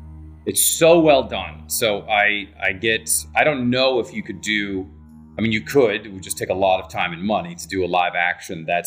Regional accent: Mercer Island, Washington, United States; But when people hear I'm from Mercer Island, they go, oh, well, look at you.

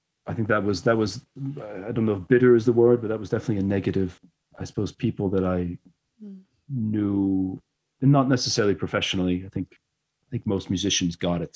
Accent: Pittsburgh, Pennsylvania, United States; I did. Yeah, I grew up in Pittsburgh.

